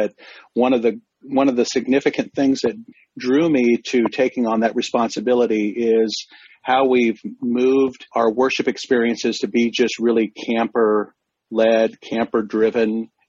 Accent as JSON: {"language": "English", "region": "California", "country": "United States", "tie": "born or raised there", "lives_now": "Columbia, United States", "said": "I said I live here in Columbia, Missouri, but I grew up in Northern California. As a youth out in the Bay Area"}